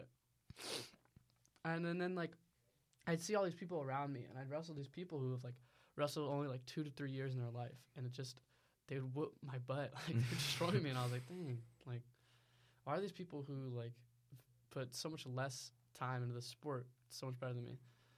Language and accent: English; Pennsylvania, United States; now in Texas, United States; And so I lived in Pennsylvania for like 9 years, and I grew up in wrestling in Pennsylvania, and moving down to Texas